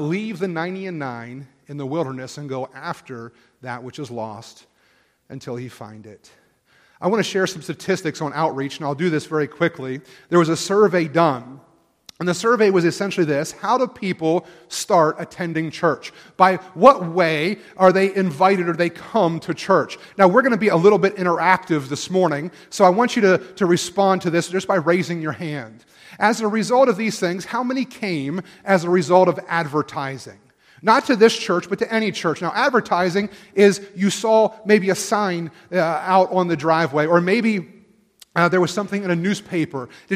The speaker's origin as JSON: {"language": "English", "region": "East Coast", "country": "United States", "said": "I'm from the East Coast."}